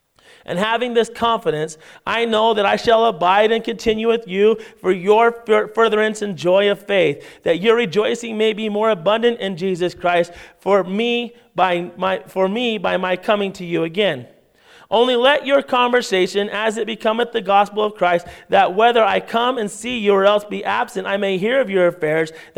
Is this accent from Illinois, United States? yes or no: no; Pocatello, Idaho, United States; also born or lived in Las Vegas; But I grew up in Pocatello, Idaho, right? And the Lord moved me away, took me down to Sin City, Las Vegas, you know, and I got saved down there, and he moved me back.